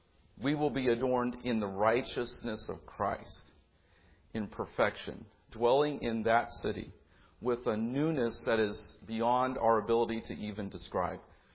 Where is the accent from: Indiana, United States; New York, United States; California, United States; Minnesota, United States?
Indiana, United States; Indianapolis; I'm a city kid, and I grew up in Indianapolis, not Chicago.